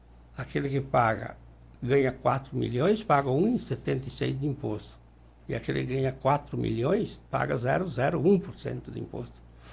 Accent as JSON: {"language": "Portuguese", "town": "Nova Alvorada", "country": "Brazil", "said": "e em especial Nova Alvorada, que é a minha terra"}